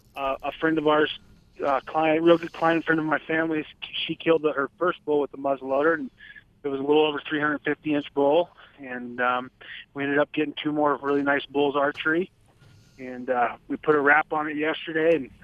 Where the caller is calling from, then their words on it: Colorado, United States; I am actually back in Weld County now.